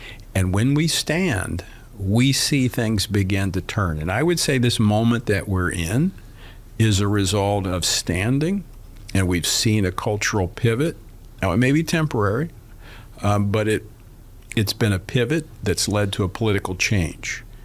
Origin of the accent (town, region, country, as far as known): Louisiana, United States